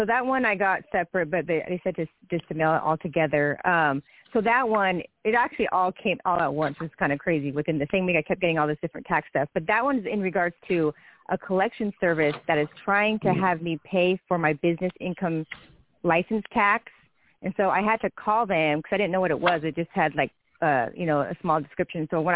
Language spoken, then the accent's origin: English; Oregon, United States; would it be best to file a return with a zero income since I'm from Oregon, or to file an appeal with the Oregon Tax Court?